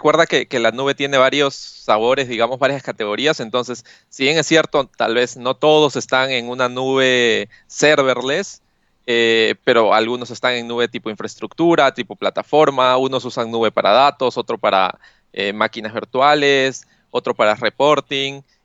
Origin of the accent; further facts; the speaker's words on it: Pucallpa, Ucayali, Peru; now in Lima, Peru; yo estoy basado en Perú. Yo soy originalmente no de Lima, sino de Pucallpa, una pequeña ciudad en la parte del Amazonas, de la Amazonía peruana. Vivo en Lima ya hace un buen tiempo